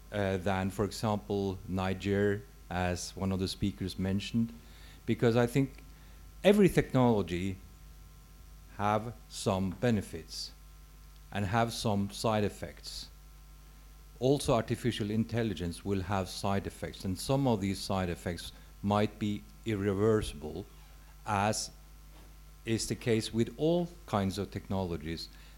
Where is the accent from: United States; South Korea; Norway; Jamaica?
Norway; I think I come from Norway.